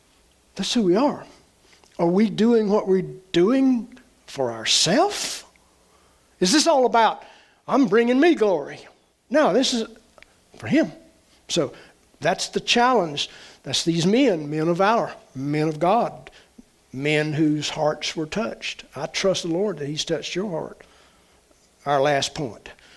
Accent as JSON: {"language": "English", "region": "the South", "country": "United States", "said": "I know, I'm a Southerner, okay? Here's the flow of the South."}